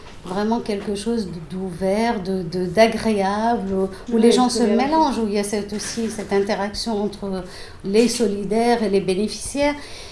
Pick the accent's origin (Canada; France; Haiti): France; Hautepierre, Grand Est; born or raised there